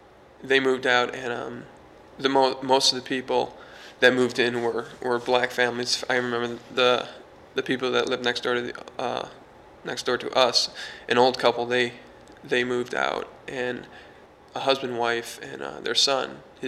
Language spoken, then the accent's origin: English; Detroit, Michigan, United States; I was born in Detroit, Michigan. I've lived there all my life. It's in the city, not downtown, but I've lived there for 22 years.